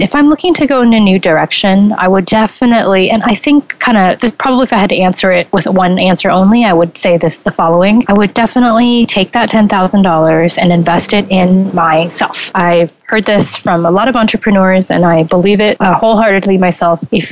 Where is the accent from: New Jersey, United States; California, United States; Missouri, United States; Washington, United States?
Washington, United States; Seattle; I was going back to Seattle, my hometown.